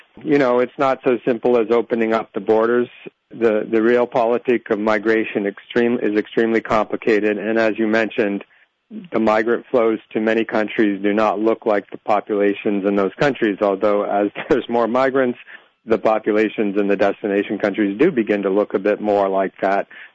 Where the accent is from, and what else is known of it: Massachusetts, United States; born or raised there; now in New York, United States